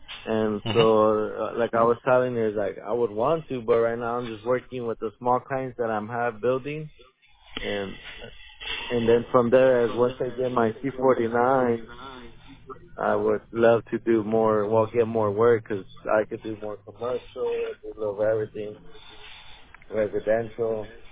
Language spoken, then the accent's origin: English; Reedley, California, United States; I'm from Reedley and all my clientele's coming from Shaver and Auburn